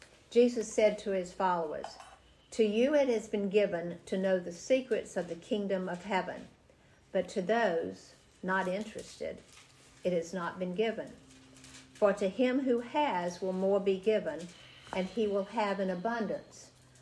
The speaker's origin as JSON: {"language": "English", "region": "Georgia", "country": "United States", "tie": "born or raised there", "said": "I grew up in South Georgia, where cotton fields dotted the landscape."}